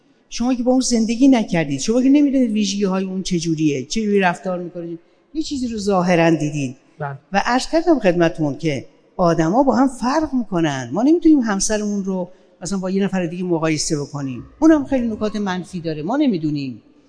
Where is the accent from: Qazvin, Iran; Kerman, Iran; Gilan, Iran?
Kerman, Iran; اصالتاً من کرمانی هستم، اهل کرمان